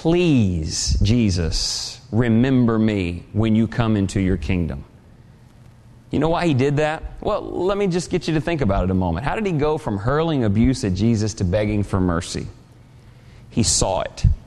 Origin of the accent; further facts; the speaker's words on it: Humble, Texas, United States; On the way to church growing up in Humble, Texas, there was the guy going down the road carrying the cross.